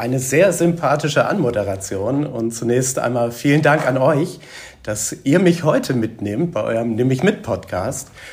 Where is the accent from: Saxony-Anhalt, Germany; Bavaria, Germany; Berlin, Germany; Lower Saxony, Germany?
Lower Saxony, Germany; Himmelforten; accent: Northern German; Ich bin westlich von Hamburg aufgewachsen in einem Dorf mit einem sehr schönen Namen und zwar in Himmelforten. Das ist in der Nähe von Stade.